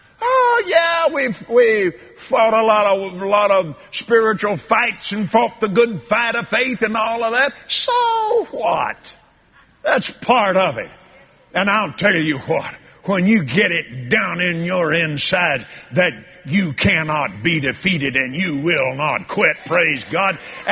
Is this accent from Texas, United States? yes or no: yes; Abilene, Texas, United States; When I was a little boy, I was raised out in West Texas, Abilene, Texas.